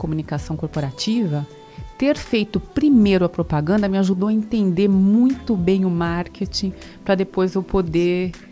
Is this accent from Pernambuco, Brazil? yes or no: no; São Paulo, Brazil; É, eu sou paulistana, mas eu sou de família mineira, né?